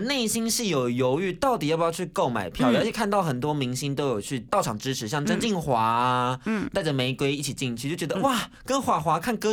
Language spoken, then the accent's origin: Chinese; Taiwan; 身在台湾，身为台湾人真的是与有荣焉。